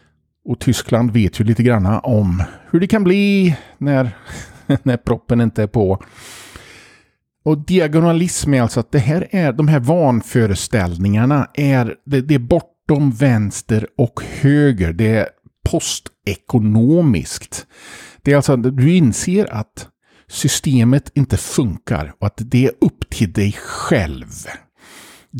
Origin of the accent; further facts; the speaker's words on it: Sweden; Jag kommer ihåg när jag växte upp, även i Sverige.